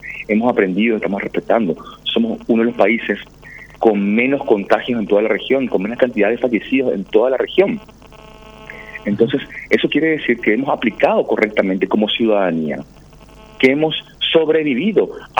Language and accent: Spanish; Paraguay; como ciudadano paraguayo